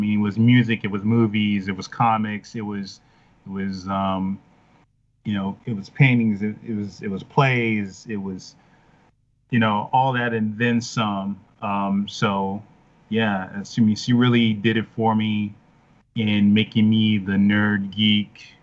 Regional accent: Chicago, Illinois, United States; Cause, I'm from Chicago originally.

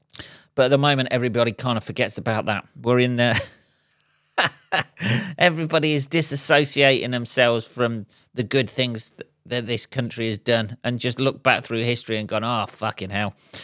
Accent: England, United Kingdom; you could throw a dart anywhere in the world as an English person, go there and go, ah, what the fuck?

